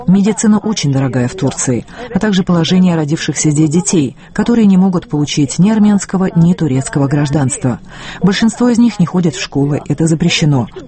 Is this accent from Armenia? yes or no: yes; Armenia; now in Turkey; Меня никогда не попрекали тем, что я армянка.